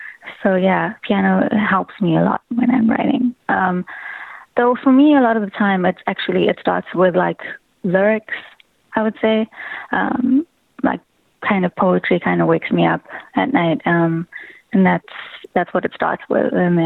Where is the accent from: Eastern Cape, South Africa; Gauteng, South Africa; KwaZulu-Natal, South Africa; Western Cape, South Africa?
KwaZulu-Natal, South Africa; Durban; growing up in Durban is super cool because you're surrounded by so many different cultures and pretty much everyone kind of influences each other, I guess.